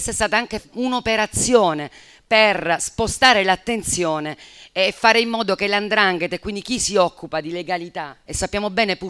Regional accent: Calabria, Italy; visto che veniamo dalla Calabria

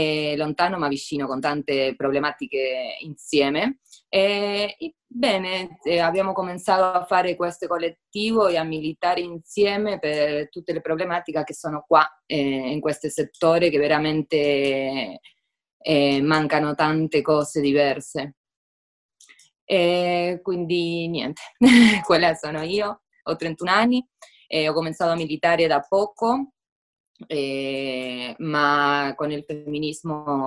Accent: La Plata, Buenos Aires Province, Argentina; sono de La Plata, Buenos Aires. Viaggio da 5 anni in questa realtà, oggi sono qua in Roma.

